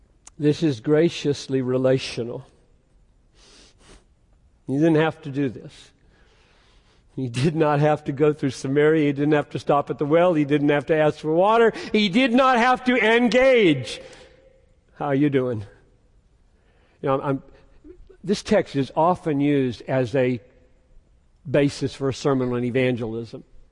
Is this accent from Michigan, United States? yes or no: no; Greenville, South Carolina, United States; my hometown 50 years ago in Greenville, South Carolina.